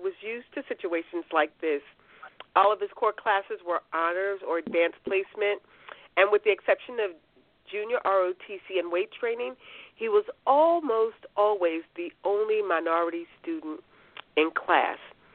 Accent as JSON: {"language": "English", "town": "West Point", "region": "Virginia", "country": "United States", "tie": "born or raised there", "said": "in the small town that I was raised in West Point, Virginia, which is just a few minute drive from Petersburg, I was also, up until the sixth grade, the only African-American in my classes."}